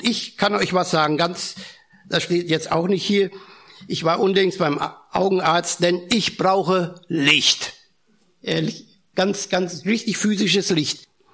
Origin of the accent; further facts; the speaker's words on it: Germany; Also da hat man als Deutsche gar keine schönen Gefühle gehabt.